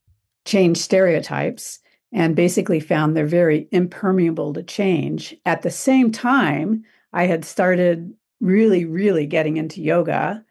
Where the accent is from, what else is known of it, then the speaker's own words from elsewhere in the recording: Morgantown, West Virginia, United States; also born or lived in Europe / California; I'm actually from Morgantown, West Virginia.